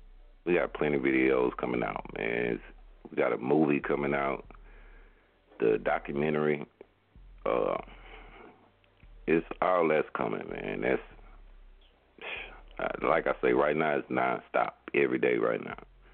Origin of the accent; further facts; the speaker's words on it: Mississippi, United States; I mean, people got a stigma about Mississippi that some of it's true, but where I'm from, it's not. You know what I'm saying? I'm from the Gulf Coast, man.